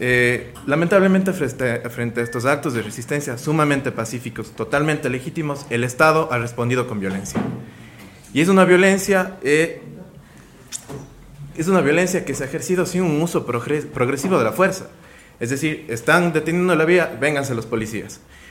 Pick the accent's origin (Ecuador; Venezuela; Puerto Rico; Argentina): Ecuador; nuestra obligación como ecuatorianos y como ecuatorianos es efectivamente la defensa de la naturaleza.